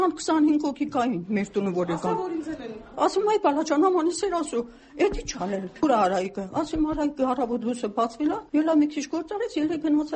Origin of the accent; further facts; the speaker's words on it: Yerevan, Armenia; արտաշացի չենք, մենք Երևանից ենք։